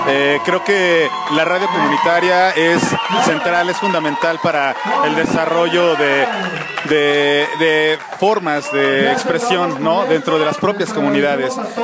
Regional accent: Tecámac, State of Mexico, Mexico; vengo desde Tecámac.

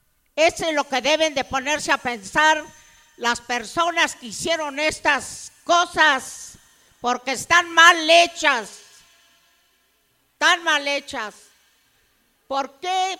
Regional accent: Ajusco, Mexico City, Mexico; born there; yo soy aquí, de Ajusco, nacida.

